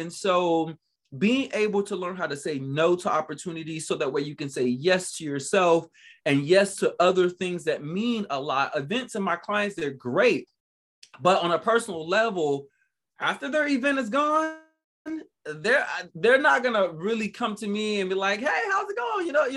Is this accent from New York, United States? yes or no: no; Miami, Florida, United States; moved away as an adult; also born or lived in Germany; So, you know, I'm born and raised in Miami, and I left Miami I joined the military, then the army in 2001